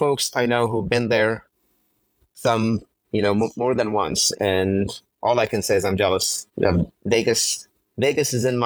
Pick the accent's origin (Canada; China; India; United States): India; Jammu and Kashmir; childhood growing up in a part of India that, you know, not too many people come from. I grew up in Kashmir, up in the mountains. And had this amazing childhood in a place that was absolutely stunningly beautiful.